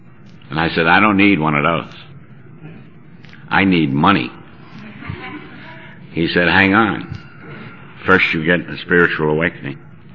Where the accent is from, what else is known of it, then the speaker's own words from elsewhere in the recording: Ireland; I'm still Irish. That hasn't changed.